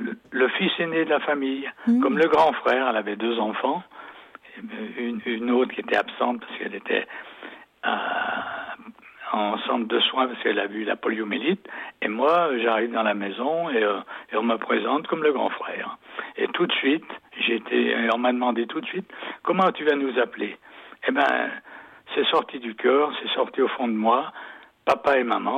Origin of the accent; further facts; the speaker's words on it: Saint-Jean-de-Couze, Nouvelle-Aquitaine, France; Et ensuite, j'ai quitté Saint-Jean-de-Couze en 1961, après le certificat d'études. Je suis allé en apprentissage et là encore, je suis tombé dans une bonne famille à Châteauneuf